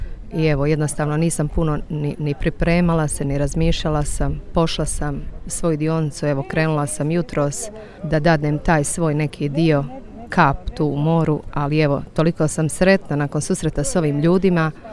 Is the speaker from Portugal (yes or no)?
no; Mostar, Federation of Bosnia and Herzegovina, Bosnia & Herzegovina; dolazim iz Mostara.